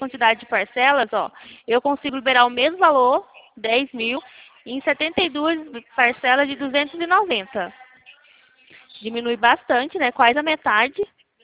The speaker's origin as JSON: {"language": "Portuguese", "region": "Ceará", "country": "Brazil", "said": "Sabe como é? Eu sou cearense, né? Aí eu falo muito rápido."}